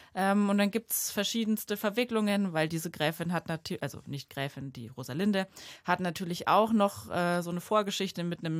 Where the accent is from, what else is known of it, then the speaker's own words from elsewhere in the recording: Bavaria, Germany; ich komme aus Bayern.